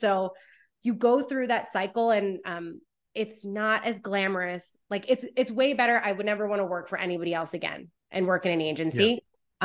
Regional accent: East Coast, United States; I was living in Philly. I'm from the East Coast originally.

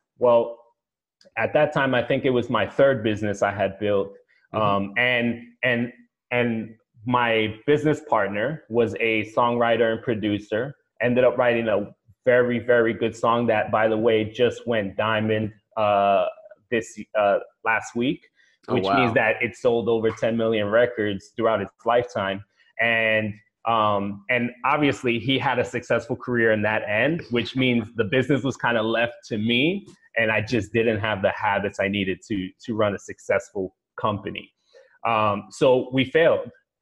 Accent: New York City, New York, United States; now in New Jersey, United States; I was born and raised in New York City, moved over to New Jersey

